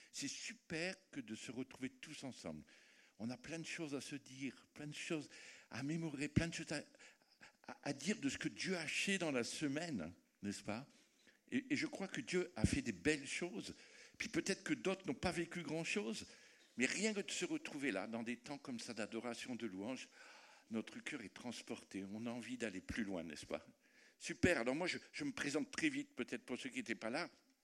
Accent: France; Mais je suis français quand même, voilà.

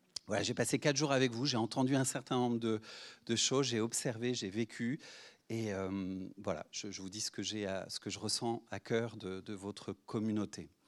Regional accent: France; On a trop tendance, et en tant que Français parfois, à pratiquer l'autodérision, l'autocritique, etc.

